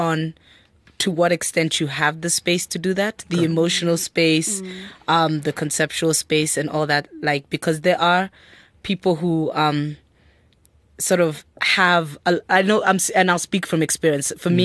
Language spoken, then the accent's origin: English; Kenya; now in South Africa; the fact that I live in South Africa as a Kenyan